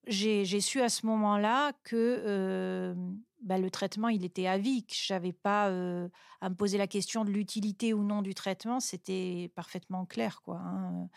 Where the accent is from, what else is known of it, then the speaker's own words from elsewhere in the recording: Angers, Pays de la Loire, France; also born or lived in Toulouse; moi, je suis née à Toulouse. Et à l'âge de 11 ans, mes parents vont déménager à Angers, près de Nantes.